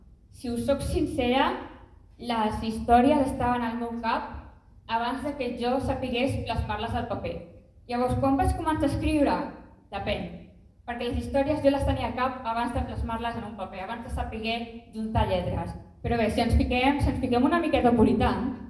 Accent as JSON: {"language": "Catalan", "town": "Olèrdola", "region": "Catalonia", "country": "Spain", "tie": "born or raised there", "also_born_or_lived": "Barcelona", "said": "vaig néixer a Barcelona l'any 96, però he viscut aquí a Olèrdola des dels 4 anys."}